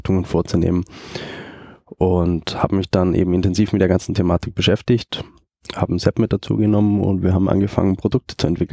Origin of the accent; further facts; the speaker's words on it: Germany; moved away as an adult; now in Austria; komme eigentlich aus Deutschland, bin arbeitstechnisch 2009 mal nach Österreich gekommen, bin gelernter ITler und ja, aufgrund dessen bin ich dann eben auch nach Österreich gekommen.